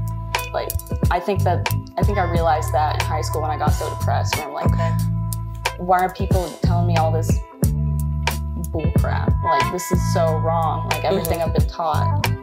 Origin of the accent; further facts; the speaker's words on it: Tennessee, United States; I'm from a little bit south of Nashville.